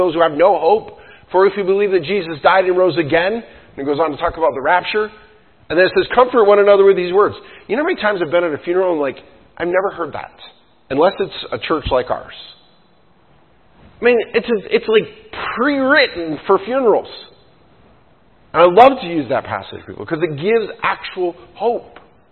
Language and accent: English; New York, United States; now in Iowa, United States; you know, here in Iowa, we have the Amana colonies. You go back to the history of some of that, and I grew up in New York.